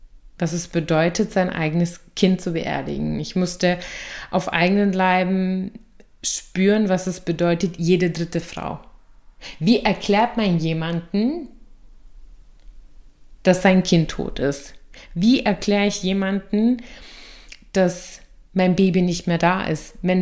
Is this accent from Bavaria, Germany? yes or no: yes; Bavaria, Germany; now in Austria; Deutsch-Türkin und lebe momentan im wunderschönen Oberösterreich. Also ich bin selber ursprünglich aus Bayern, ich weiß, man hört es mir nicht an. Und lebe seit circa 4,5 Jahren hier in Österreich. Mich hat die Liebe hierher verschlagen.